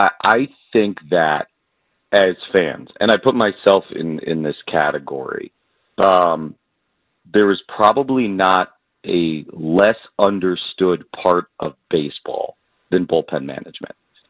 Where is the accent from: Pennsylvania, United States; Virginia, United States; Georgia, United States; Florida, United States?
Florida, United States; I grew up in South Florida, one of the most humid places in the country.